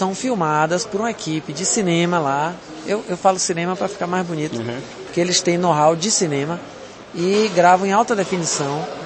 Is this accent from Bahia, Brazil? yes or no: yes; Salvador, Bahia, Brazil; Eu sou de Salvador.